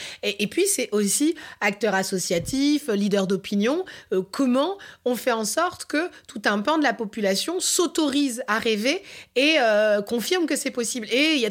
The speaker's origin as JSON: {"language": "French", "country": "France", "said": "en tant que Français et Française, on a de la chance"}